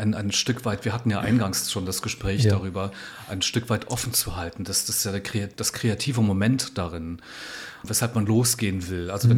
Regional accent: Berlin, Germany; now in Hamburg, Germany; als Berliner habe ich meine Spots hier in Hamburg, natürlich am Hafen

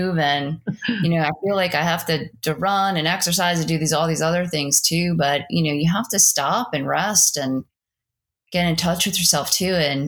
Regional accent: New York City, New York, United States; why I'm down here from New York City.

